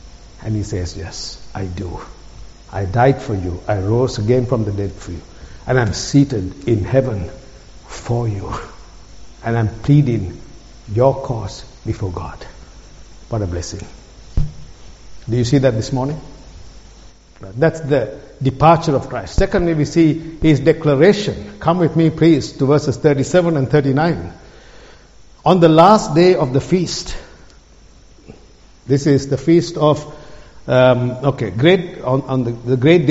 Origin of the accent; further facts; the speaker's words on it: Colombo, Western Province, Sri Lanka; Rose from Amsterdam and I'm from Colombo.